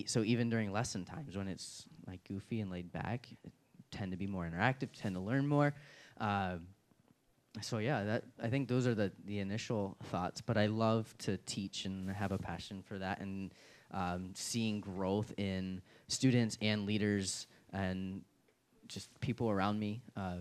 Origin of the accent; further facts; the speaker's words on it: Pennsylvania, United States; I grew up in Pennsylvania. Pretty much everybody around me hunted and fished, and so that was kind of like how I was born and raised.